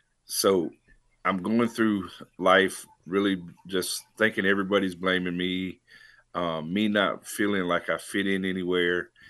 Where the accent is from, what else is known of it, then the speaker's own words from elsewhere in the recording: Key West, Florida, United States; born there; So I was born in Key West, Florida, and I was a little freckle-faced little kid, never felt like I fit in anywhere.